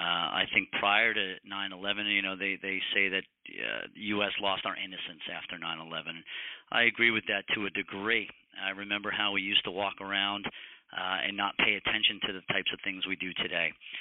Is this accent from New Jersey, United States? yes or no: yes; New Jersey, United States; I'm born and raised in New Jersey, where Plan is headquartered.